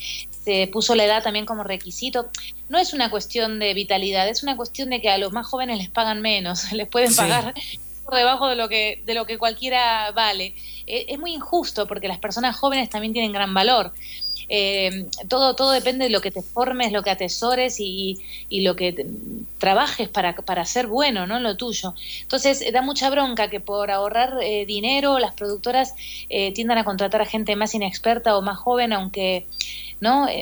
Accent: Argentina; moved away as an adult; also born or lived in New York, United States; now in Spain; yo cuando me fui de Argentina en el 2001, en realidad me fui a Nueva York, porque mi sueño... Sí, mi ida de Argentina no fue en contra de Argentina ni porque Argentina me haya echado

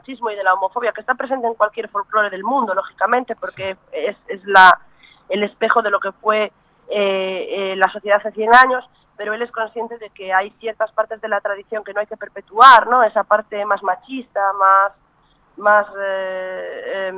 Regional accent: Galicia, Spain; yo me crié en el campo, me eduqué en la música tradicional de mi país, de Galicia, me eduqué en los instrumentos tradicionales y en la danza tradicional de mi pueblo

